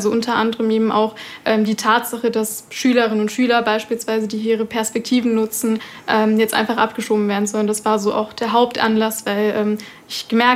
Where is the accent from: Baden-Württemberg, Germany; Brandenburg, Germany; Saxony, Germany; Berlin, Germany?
Brandenburg, Germany; born there; meine Eltern kommen aus Pakistan. Ich bin ja, in Brandenburg geboren. Es war auch in einer Flüchtlingsunterkunft, da bin ich quasi zur Welt gekommen.